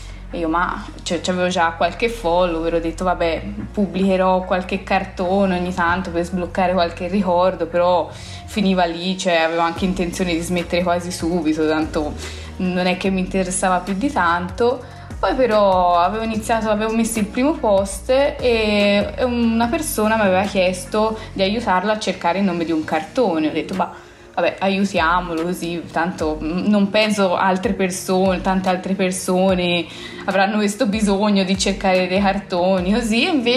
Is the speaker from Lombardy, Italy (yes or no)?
no; Prato, Tuscany, Italy; entrambe veniamo da Prato